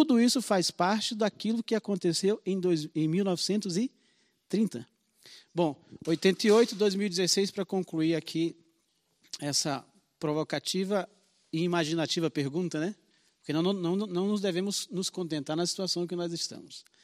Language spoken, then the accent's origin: Portuguese; Amazon, Brazil; eu sou amazônida, entendo perfeitamente do que você está falando.